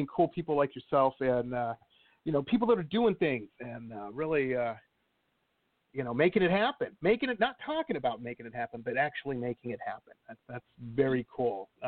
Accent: Detroit, Michigan, United States; I know some of my listeners are in from my hometown, Detroit, that's only a 6-hour drive.

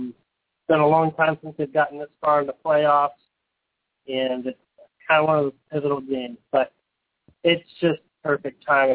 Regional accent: Montreal, Quebec, Canada; now in Seattle, United States; I'm from Montreal, but I live in Seattle. You know, my brothers and family live in Montreal.

